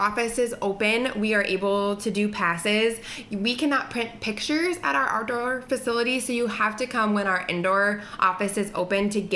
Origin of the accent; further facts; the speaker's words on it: Sioux City, Iowa, United States; now in Pella, United States; I'm originally from Sioux City, but I've lived in Pella the last 3 years, and I have worked here.